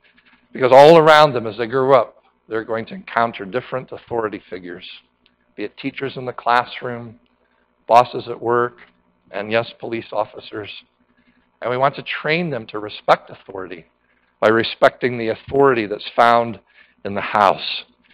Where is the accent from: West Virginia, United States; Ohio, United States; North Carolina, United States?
North Carolina, United States; I grew up down south in North Carolina, and I am thankful for parents who trained me and disciplined me.